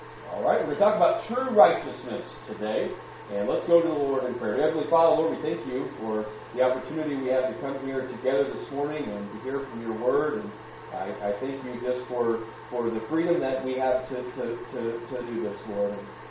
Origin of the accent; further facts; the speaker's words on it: Maine, United States; now in Wellington, New Zealand; I grew up in Maine, and you guys here in Wellington. We don't really have winter.